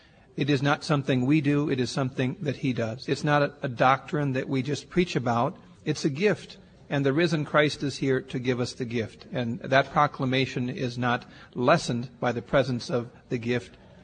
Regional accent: Midwest, United States; when I was growing up in the Midwest in the 1950s and 60s, that was not something that you wanted to do.

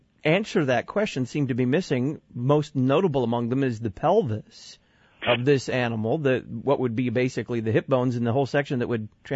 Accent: Dallas, Texas, United States; Favorite cities ever, and I grew up in Dallas, which is saying an awful lot there.

